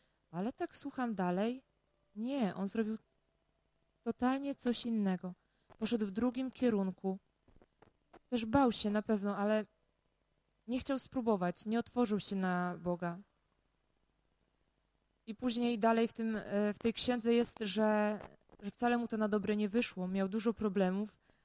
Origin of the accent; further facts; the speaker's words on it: Biała Podlaska, Lublin Voivodeship, Poland; bo ja tam pochodzę ze wschodu, okolice Białej Podlaski